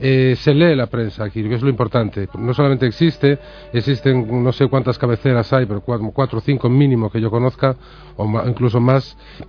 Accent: Dena, Galicia, Spain; Bueno, es un pueblo que se llama Dena, que está en la provincia de Pontevedra, en Galicia, y que ahora pues ha crecido, pero cuando yo era joven o cuando yo era más niño, era un pueblo perdido.

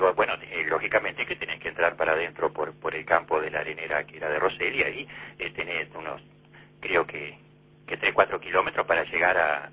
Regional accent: Conchillas, Colonia, Uruguay; Bueno, yo nací en Conchillas, yo vivo en la zona rural de Conchillas, Santa Rosa, de Conchillas, departamento de Colonia.

